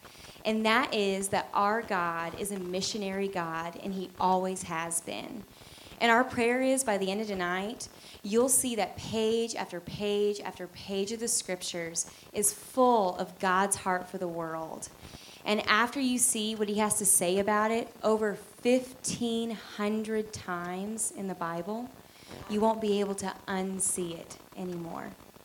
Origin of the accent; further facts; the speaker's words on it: Arkansas, United States; We're all from Arkansas, so pretty happy to be anywhere, you know?